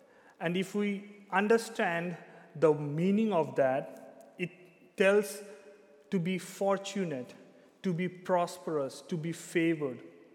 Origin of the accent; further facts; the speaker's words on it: India; now in Zeist, Netherlands; I am basically from India, from where Eliza comes